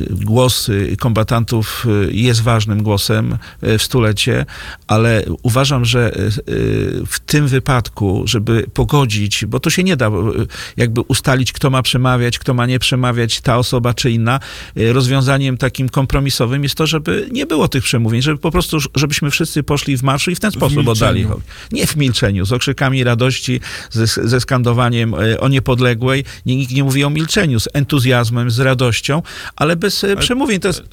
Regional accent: Greater Poland Voivodeship, Poland; ja jestem z Wielkopolski. Panie redaktorze, ja jestem z Wielkopolski.

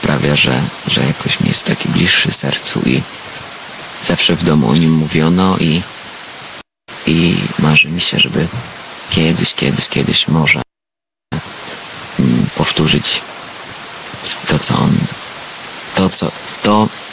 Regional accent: Armenia; Ja tak robię, dlatego zawsze z podniesioną głową i dumnie mówię, że jestem Ormianinem.

